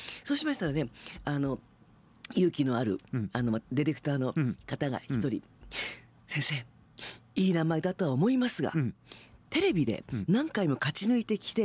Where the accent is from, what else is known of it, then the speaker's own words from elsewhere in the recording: Niigata, Japan; 私は、新潟出身ですから、ちょっと新潟のこともお話したりなんかして